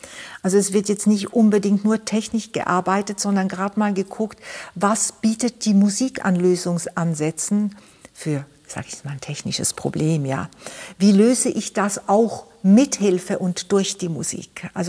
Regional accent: Switzerland; born there; meine Eltern sind beide aus Ungarn gekommen, in 56. Ich bin zwar schon in der Schweiz geboren, aber ich habe natürlich ungarische Wurzeln. Mhm. Und ich habe auch einen Großteil meiner Ausbildung dann wieder in Ungarn gemacht, an der Franz Liszt Musikakademie. Ich spreche auch Ungarisch

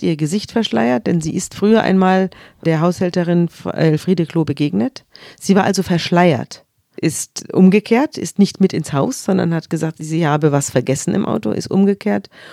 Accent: Munich, Bavaria, Germany; ich kenne diese Lokale alle, ich komme ja aus München, deswegen ist mir das alles sehr wohl bekannt, auch die Kaulbachstraße und so, auch Pöcking.

